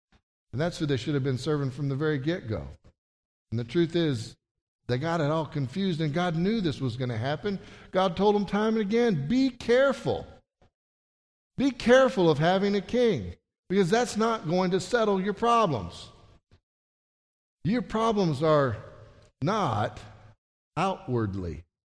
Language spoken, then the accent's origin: English; Texas, United States; I grew up in McCulloch County here in Texas.